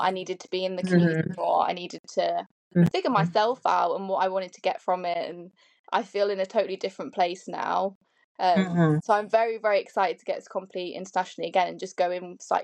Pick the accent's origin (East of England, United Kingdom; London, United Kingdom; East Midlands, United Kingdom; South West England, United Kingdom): East Midlands, United Kingdom; Lincoln; It's called the University of Lincoln, and that's where I grew up as well. So it's in my hometown where I grew up. I moved away for a little while. And then I think it made me appreciate my hometown, actually.